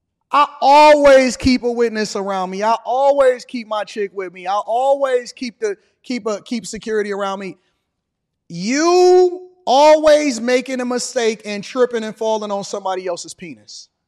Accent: Detroit, Michigan, United States; I grew up in Detroit. The goal was to not be in the streets

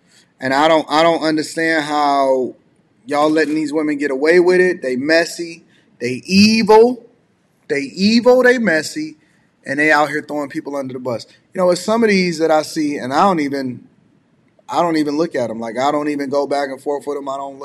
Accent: Detroit, Michigan, United States; because I'm from Detroit, it's different.

